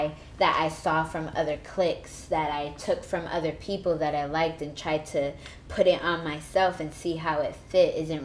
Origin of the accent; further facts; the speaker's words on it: Somerset, New Jersey, United States; So personally, I grew up in Somerset, New Jersey